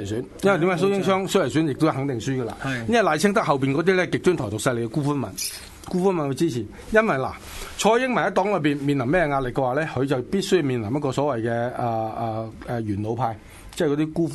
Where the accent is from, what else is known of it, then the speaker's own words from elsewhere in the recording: Hong Kong; 喺個本土立場嚟講，就是、我哋香港人都唔希望咁多國內人落嚟啦。